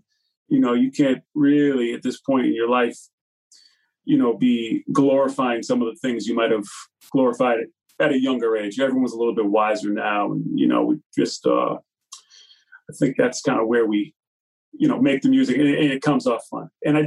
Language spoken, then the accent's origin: English; Massachusetts, United States; and I grew up out here in Mass